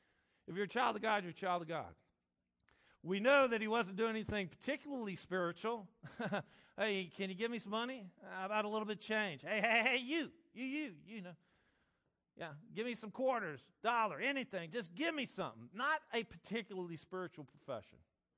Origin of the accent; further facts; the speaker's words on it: Ireland; A genetic disposition to drink. I'm Irish, right?